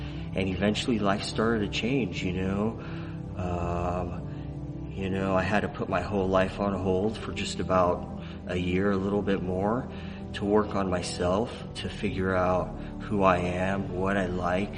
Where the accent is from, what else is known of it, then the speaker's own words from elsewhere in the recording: California, United States; now in Southern California, United States; I grew up in NorCal, and actually through my father and family, they helped me find this place called His Place Church.